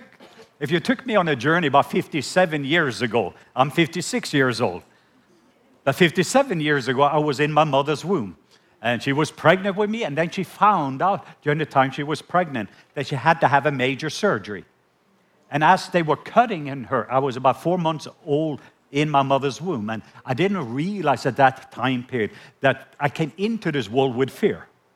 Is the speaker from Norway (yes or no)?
yes; Norway; I am from the country of Norway. So yes, born and raised in Norway.